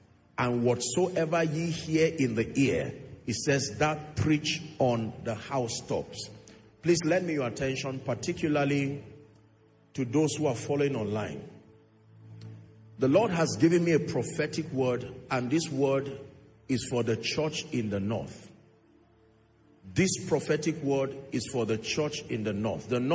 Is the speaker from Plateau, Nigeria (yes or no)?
yes; Jos, Plateau, Nigeria; I was born and bred in Jos, started ministry in Zaria.